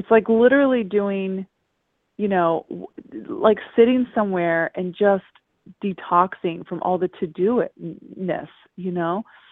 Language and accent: English; England, United Kingdom; when I was raised in England, actually.